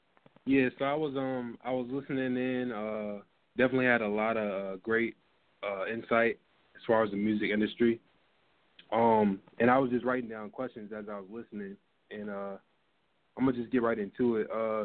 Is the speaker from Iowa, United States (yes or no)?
no; Virginia, United States; And I'm from Virginia, so there's a lot of great producers that came out of here